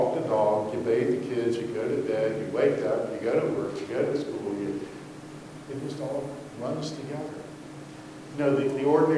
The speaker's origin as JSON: {"language": "English", "region": "Florida", "country": "United States", "tie": "born or raised there", "said": "which I know in Wisconsin is about from the 10th of August to the 15th. Growing up in Florida is from June 1st to September 30th."}